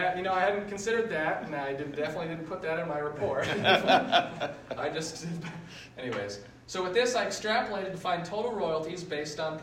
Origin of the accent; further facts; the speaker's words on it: Utah, United States; You know, I personally love the mountains. I grew up in Utah.